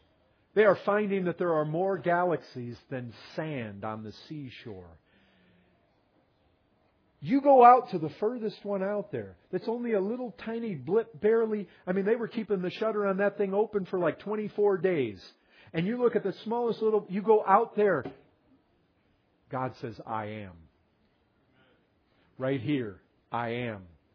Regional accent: Michigan, United States; I come from Michigan. We have the Great Lakes.

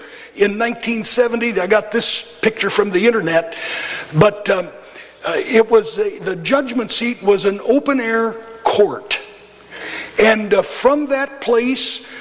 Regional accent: Huntsville, Alabama, United States; If I'm away from Huntsville, and someone asks me, did ask me before 2009, "Where are you from?" We said, "From the Decatur, Huntsville, Alabama area."

